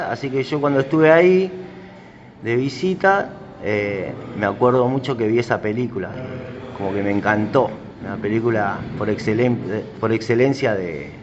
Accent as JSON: {"language": "Spanish", "region": "Santa Fe", "country": "Argentina", "moved": "as an adult", "lives_now": "Buenos Aires, Argentina", "said": "yo soy de Santa Fe, a los 18 años me vine a vivir a Buenos Aires, ya que dos de mis tres hermanas vivían acá."}